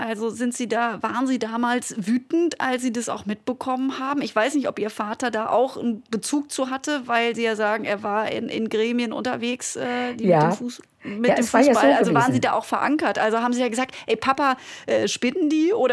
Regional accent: Baden-Württemberg, Germany; Ich komme aus dem Schwarzwald, vom Land.

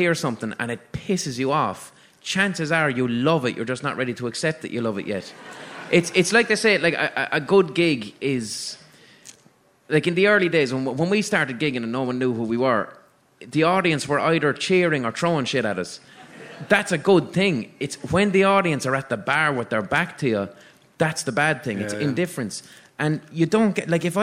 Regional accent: Dublin, Leinster, Ireland; accent: Dublin; As soon as he heard my Dublin accent, lit up and said

